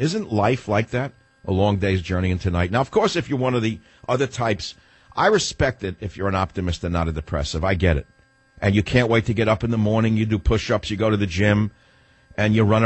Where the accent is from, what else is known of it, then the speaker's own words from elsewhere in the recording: Queens, New York, United States; At Le Mans, I'm from Queens.